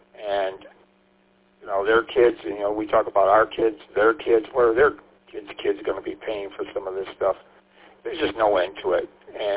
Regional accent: St. Clair Shores, Michigan, United States; in St. Clair Shores, my hometown, a hockey supply hardware store kind of a thing.

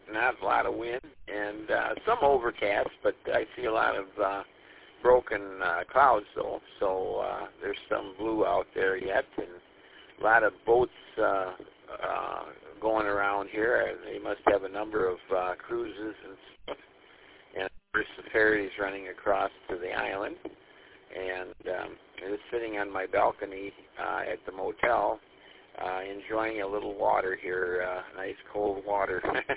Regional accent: Monroe, United States; I chose this one because it's from my hometown of Monroe. Our Monroe repeater is on this frequency.

